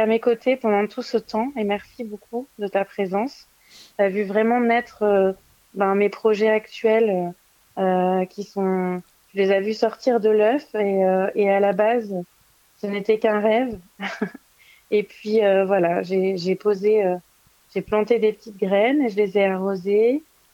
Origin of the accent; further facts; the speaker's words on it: Montpellier, Occitanie, France; now in Lyon, France; je suis montpelliéraine à la base, ça fait maintenant 15 ans que je suis à Lyon et voilà, je me sens aussi lyonnaise maintenant